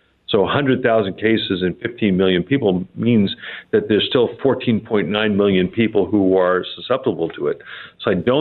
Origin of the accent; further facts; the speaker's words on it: New York City, New York, United States; Well, I grew up in New York City, and so living in a big city like that, you have a tremendous number of contacts.